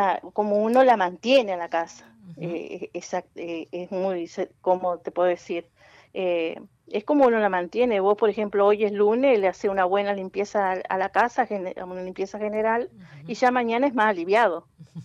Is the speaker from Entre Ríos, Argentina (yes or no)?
yes; Villaguay, Entre Ríos, Argentina; born there; nací en Villaguay, ahora tengo mi casa.